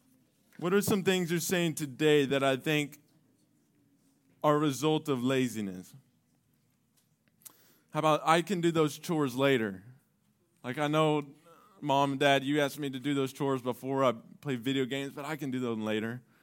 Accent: Dallas, Texas, United States; like I grew up in Dallas, so it's been 20 years since my dad had gone back to Arkansas.

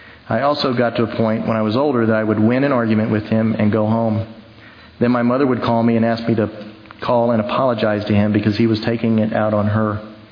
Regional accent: San Antonio, Texas, United States; I was raised in San Antonio by my parents until the age of 6, when my father, who was in the Army, went to Vietnam for a year.

